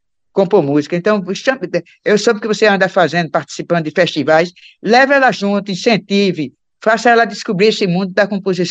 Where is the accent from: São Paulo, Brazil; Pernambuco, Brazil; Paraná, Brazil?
Pernambuco, Brazil; Eu vim do interior de Pernambuco, completamente, entendeu?